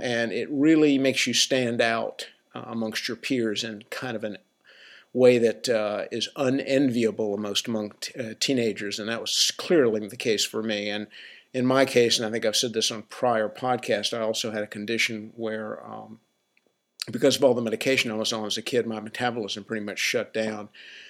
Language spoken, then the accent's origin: English; Southern United States, United States; I'm from the South. And, you know, obviously I live here.